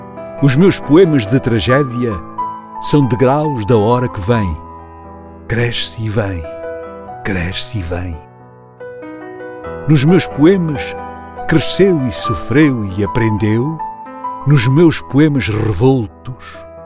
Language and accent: Portuguese; Portugal; moved away as an adult; pois como português, eu devia era estar atrás do balcão, a pesar cebola e batata e a cortar presunto